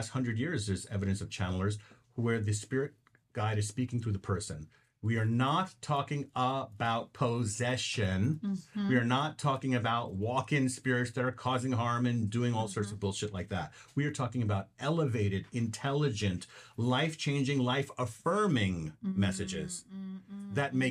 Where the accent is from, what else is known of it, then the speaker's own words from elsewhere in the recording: Bronx, New York, United States; also born or lived in Harlem; now in Los Angeles, United States; I'm born in Harlem, raised in the Bronx. I'm a New Yorker by birth. Now I'm a Los Angelino by heart.